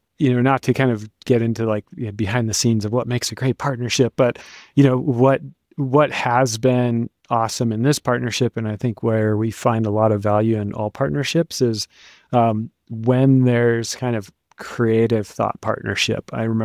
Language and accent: English; Pittsburgh, Pennsylvania, United States; also born or lived in Sacramento / Georgia; But I guess where I'm from Pittsburgh, Pennsylvania. I moved around as a kid a lot. I was born in Sacramento, California. We lived in Georgia and Pittsburgh.